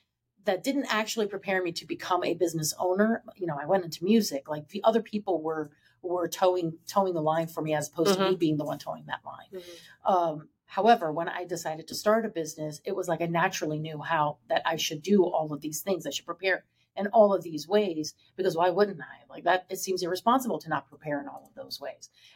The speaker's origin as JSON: {"language": "English", "region": "Virginia", "country": "United States", "tie": "born or raised there", "second_language": "English", "moved": "yes", "lives_now": "Detroit, United States", "said": "So like English was my second language, even though I was born in Virginia, mm-hmm. you know? And then when I left Virginia and I moved to Detroit"}